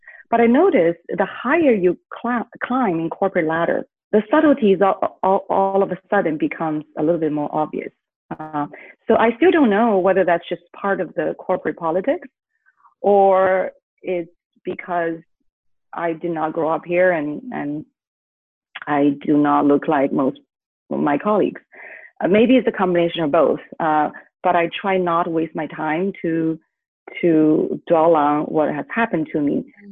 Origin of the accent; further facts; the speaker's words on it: China; I think having grown up in China, having grown up in a society where it's fairly homogeneous, so I was quite lucky.